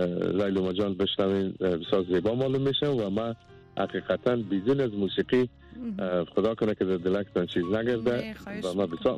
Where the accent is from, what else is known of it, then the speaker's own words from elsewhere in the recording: Afghanistan; born there; ما خودم افغانستان وطنم است. در افغانستان تولد شدیم و بسیار علاقه دارم که به افغانستان بیایم.